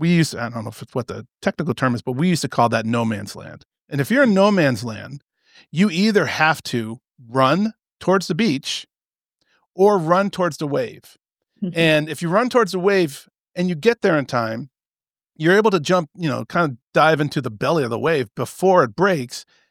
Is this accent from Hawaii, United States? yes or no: yes; Hawaii, United States; And so I grew up, most of my life I spent growing up in Hawaii. and I used to do a lot of body surfing.